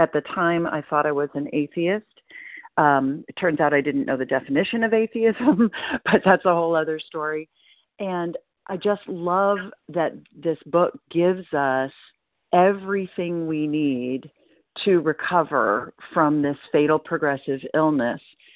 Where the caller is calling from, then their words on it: Portland, Maine, United States; I'm calling in from Portland, Maine